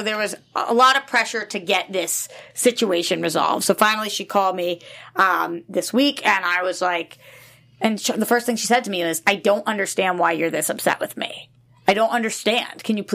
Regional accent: Boston, Massachusetts, United States; we're from Boston. So high school there, college at USC.

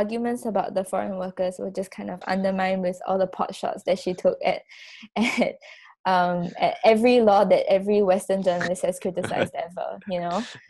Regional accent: Singapore; for you and me, definitely growing up in Singapore, I mean, we follow so many rules.

